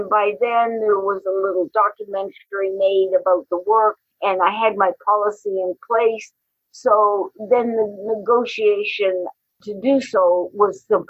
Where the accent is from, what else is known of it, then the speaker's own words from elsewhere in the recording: Canada; now in United States; And then I am a Canadian on a permanent resident in the U.S., and I went back home to Canada